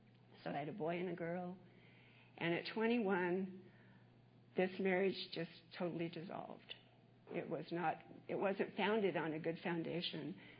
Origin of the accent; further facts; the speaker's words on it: Anaheim, California, United States; I was raised down in Orange County, and most of you probably know where that is. And when we moved there, we moved it to Anaheim when Disneyland was being built.